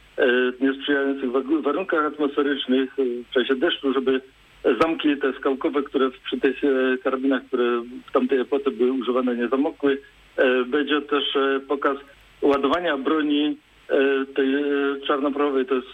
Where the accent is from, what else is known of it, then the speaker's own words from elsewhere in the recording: Leśnica, Opole Voivodeship, Poland; Po pierwsze, pochodzę z Leśnicy